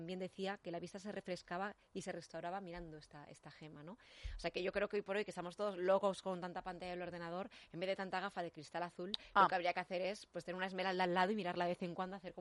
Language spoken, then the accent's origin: Spanish; Pontevedra, Galicia, Spain; En mi tierra, en Pontevedra.